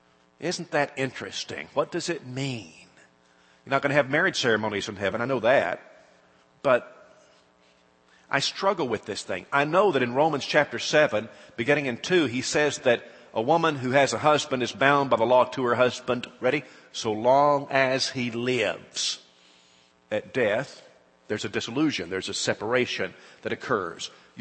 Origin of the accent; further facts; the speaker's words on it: United States; As an American, it is shocking to me because Alabamians, in an overwhelming way, said no to this.